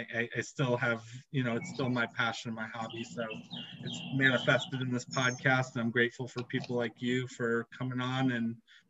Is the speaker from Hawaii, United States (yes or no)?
no; Cleveland, Ohio, United States; Yeah, you'll be back in Ohio in my hometown of Cleveland.